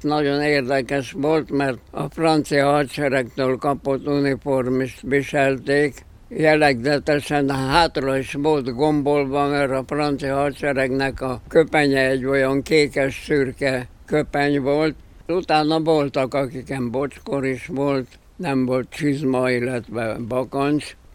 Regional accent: Hungary; Hát én nem nagyon lelkesedek ezekért az örmény dolgokért, mert elég baj van abból, hogy magyar vagyok, ugye? Nem kell még külön egy másik szerencsétlen népet is a nyakamba venni származásilag.

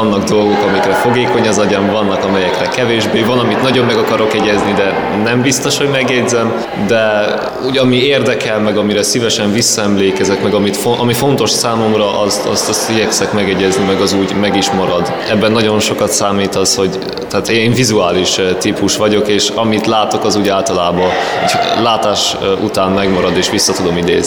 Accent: Arad, Arad County, Romania; és én, mint aradi, ennél is jobban kell kötődjek október 6-ához.

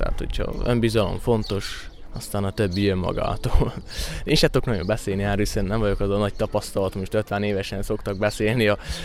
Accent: Székely Land, Romania; Én székely vagyok

